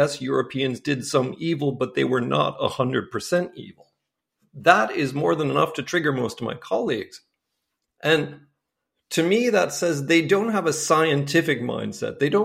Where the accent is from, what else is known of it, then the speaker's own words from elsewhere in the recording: Bethlehem, Pennsylvania, United States; also born or lived in Florida; I was born in Florida, but we moved up to Pennsylvania when I was a little kid. And so I was raised outside of Bethlehem, Pennsylvania in the Moravian settlement there.